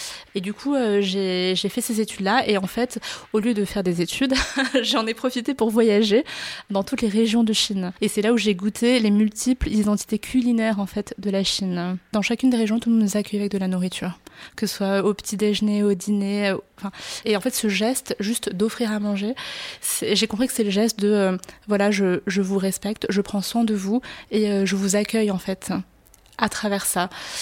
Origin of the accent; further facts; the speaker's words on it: Paris, Île-de-France, France; born there; Mes parents sont d'origine chinoise. Ils viennent de la ville de Wenzhou, dans la région de Zhejiang, au sud de Shanghai. Et je suis née à Paris.